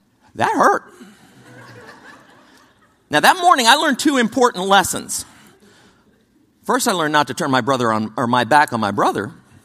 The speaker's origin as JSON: {"language": "English", "region": "Texas", "country": "United States", "tie": "born or raised there", "said": "I grew up in Texas. I'm the oldest of 4 kids."}